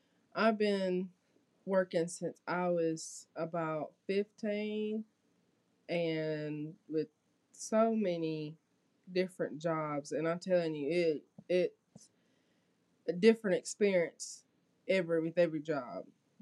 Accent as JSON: {"language": "English", "region": "Mississippi", "country": "United States", "said": "I'm 24 and I'm also from Mississippi."}